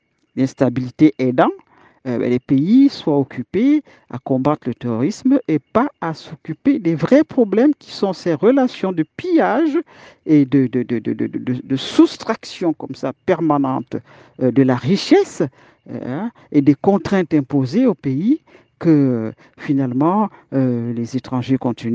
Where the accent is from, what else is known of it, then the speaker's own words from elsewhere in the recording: Cameroon; Bien sûr que je suis camerounaise, mais ça ne veut pas dire que je suis contre le panafricanisme